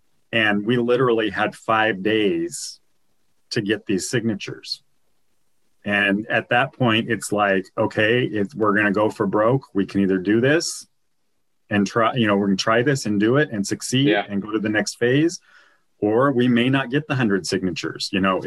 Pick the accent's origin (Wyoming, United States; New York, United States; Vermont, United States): Wyoming, United States; I grew up in Wyoming, which is one of the least populous states in the country. And fireworks pretty much are illegal in Wyoming. So when I moved out here to Washington